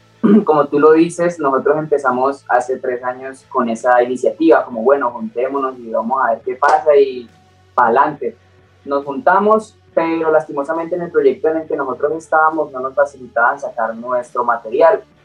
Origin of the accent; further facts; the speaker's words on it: Cali, Valle del Cauca, Colombia; also born or lived in Dominican Republic; yo soy de República Dominicana, me crié en Cali, Valle del Cauca.